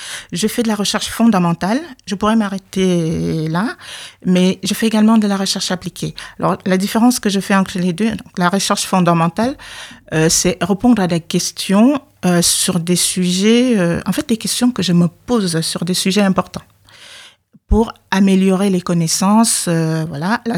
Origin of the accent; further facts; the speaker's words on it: Cameroon; moved away; Mais je venais du Cameroun et je connaissais pas bien le milieu.